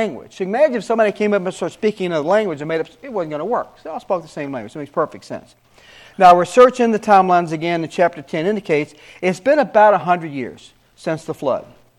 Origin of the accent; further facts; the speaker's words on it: Alabama, United States; Because I'm from Alabama. Alabamians don't speak foreign English as a foreign language to us.